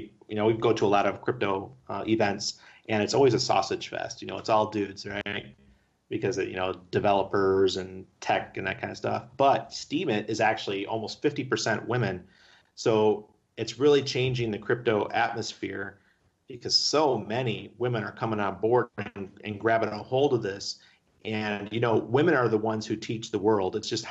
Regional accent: New York, United States; I just saw something today that New York State, I'm from New York, so when I see New York State news about Bitcoin, I always pay attention.

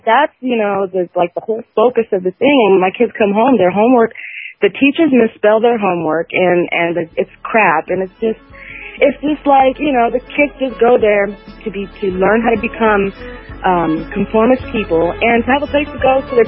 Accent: Italy; now in United States; And I'm from Italy originally. And when I moved here, there was something that was making me feel odd.

